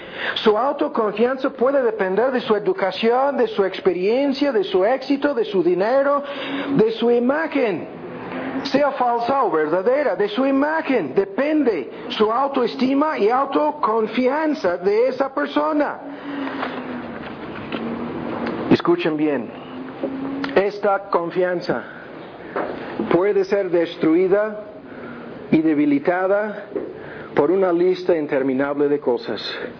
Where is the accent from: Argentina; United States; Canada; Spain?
United States; now in Mexico; yo soy gringo aquí, yo no tengo miedo de estas personas, ni menos aquí en México